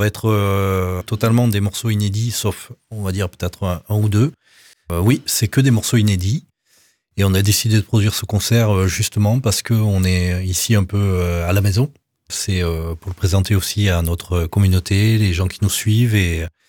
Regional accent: Réunion, France; puisque je viens de La Réunion, et donc il y a la musique traditionnelle de La Réunion qui est le maloya.

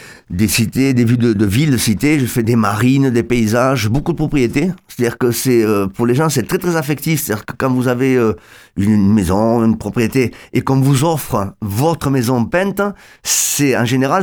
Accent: Barcelona, Catalonia, Spain; now in Martres-Tolosane, France; parce que moi je suis catalan, je suis de Barcelone.

